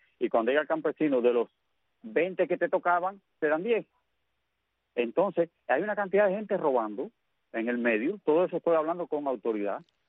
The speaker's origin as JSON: {"language": "Spanish", "country": "Cuba", "said": "porque somos cubanos"}